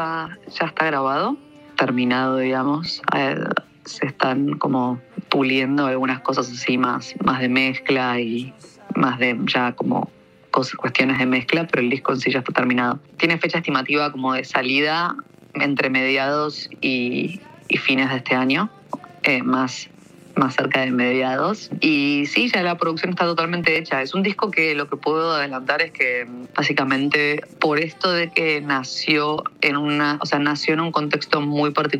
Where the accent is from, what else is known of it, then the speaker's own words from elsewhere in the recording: Argentina; Soy cantante, cantautora de Argentina.